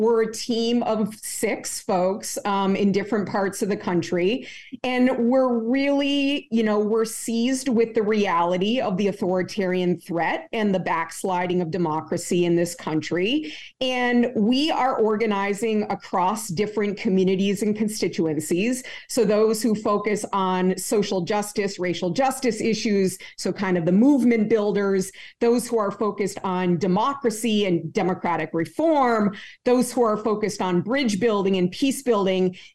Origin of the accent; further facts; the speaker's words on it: Vermont, United States; now in New York, United States; No, I was born and raised in Vermont. I'm calling you from New York.